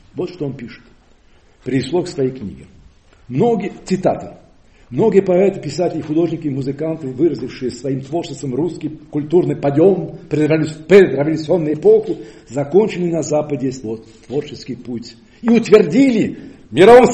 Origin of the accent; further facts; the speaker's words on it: Nice, Provence-Alpes-Côte d'Azur, France; first language Provençal; Russian is a second language; я не малохольный француз, я из альпийских горцев, я из Ниццы.